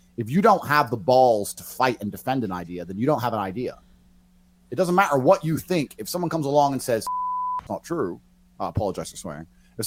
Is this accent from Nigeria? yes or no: no; Luton, East of England, United Kingdom; I grew up in Luton in England, which is predominantly Muslim.